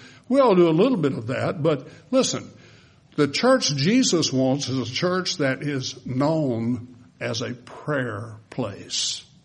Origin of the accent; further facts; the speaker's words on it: Louisiana, United States; I grew up in Wynn Parish, and there are lots of little country churches scattered all out through the side there